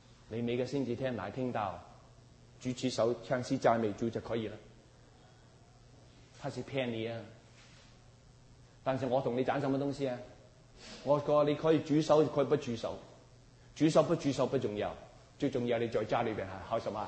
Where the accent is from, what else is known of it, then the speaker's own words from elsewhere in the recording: Guangdong, China; 你知不知我是广东人呢？